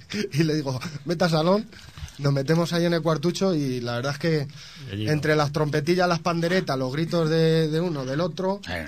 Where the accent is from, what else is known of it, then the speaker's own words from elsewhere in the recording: Torrejón, Community of Madrid, Spain; somos de Torrejón y es muy difícil que oírlos